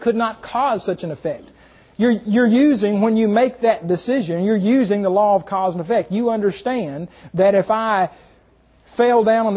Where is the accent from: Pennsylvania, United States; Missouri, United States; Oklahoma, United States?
Oklahoma, United States; Muskogee; okay? You ever heard the … song … ? Well, I grew up in Muskogee, Oklahoma.